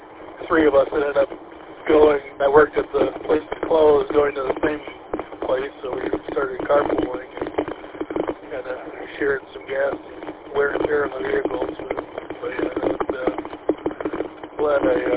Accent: Warren, Michigan, United States; born or raised there

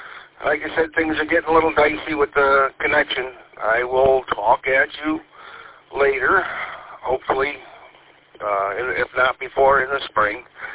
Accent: St. Clair Shores, Michigan, United States; Well, I grew up in St. Clair Shores, born and raised in St. Clair Shores.

